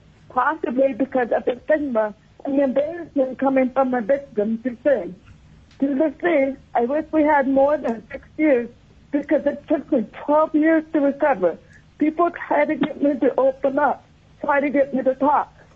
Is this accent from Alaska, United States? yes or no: yes; Kodiak, Alaska, United States; I'm representing myself. Originally, I was raised in Kodiak